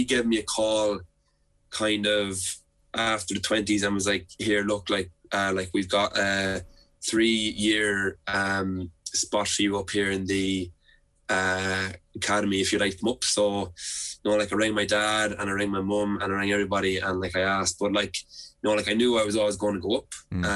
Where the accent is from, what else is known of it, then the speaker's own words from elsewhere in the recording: Birr, Offaly, Ireland; Obviously, you know, like I'm from Birr